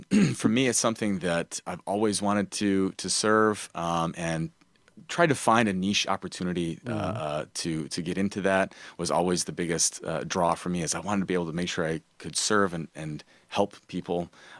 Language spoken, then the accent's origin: English; Oshkosh, Wisconsin, United States; Yeah, so I grew up in Oshkosh, Wisconsin, and I had a great childhood, love Wisconsin all the way.